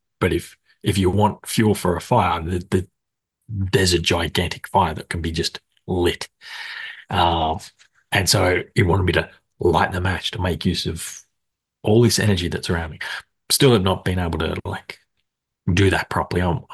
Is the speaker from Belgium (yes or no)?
no; Australia; I'm Australian, so I used to play on a like Aussie server